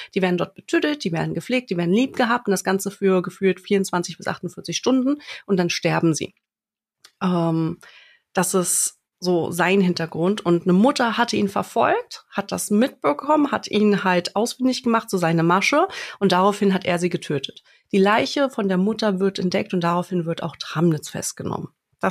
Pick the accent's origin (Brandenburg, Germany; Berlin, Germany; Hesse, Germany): Berlin, Germany; Also als Berliner, wenn man die Gegenden kennt